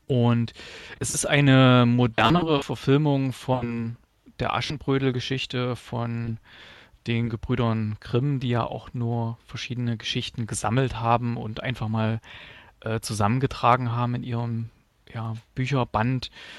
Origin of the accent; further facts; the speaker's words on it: East Germany, Germany; Zumindest die, die aus dem Osten kommen, weil ich glaube, bei uns im Osten war das ziemlich verbreitet.